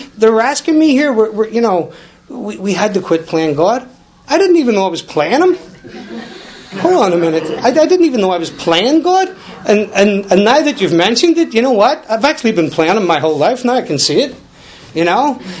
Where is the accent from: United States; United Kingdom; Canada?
United Kingdom; Belfast, Northern Ireland; And I'm from West Belfast, but I went to South Belfast because I didn't want anybody from my neighborhood seeing me in the meetings